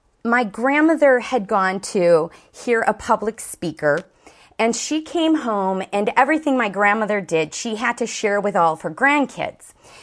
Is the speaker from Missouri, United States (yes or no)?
no; Chicago, Illinois, United States; Where I came from, I was born and raised in Chicago, and my father died when I was 8 months old.